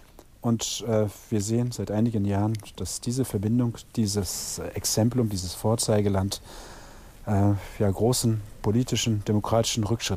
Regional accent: Berlin, Germany; now in Düsseldorf, Germany; Im Gegensatz zu Herrn Gökay Sofuoğlu ist Berlin, auch wenn ich in Düsseldorf lebe, meine Heimat. Ich habe mehr als 36, 37 Jahre in Berlin gelebt. Ich habe 2 Jahre in Hamburg unterrichtet.

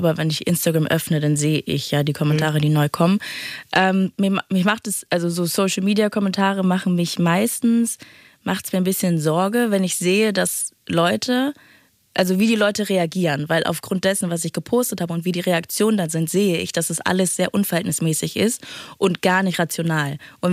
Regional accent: Northern Germany, Germany; weil ich norddeutsch bin und, weiß nicht, sehr verbunden mit meiner Heimat.

